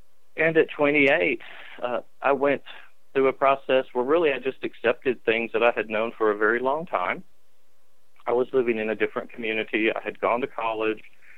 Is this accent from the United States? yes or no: yes; the South, United States; I was raised in the Church of Christ, and there's a lot behind saying that. People in the South, in the Deep South, understand exactly what I mean when I say that, but it's a community. The people that I grew up